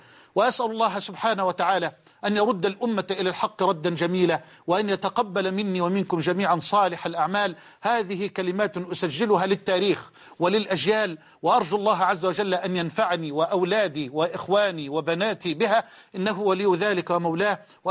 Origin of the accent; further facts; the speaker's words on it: Egypt; وأن يجعل بلدنا مصر أمنا أمانا، سخاء رخاء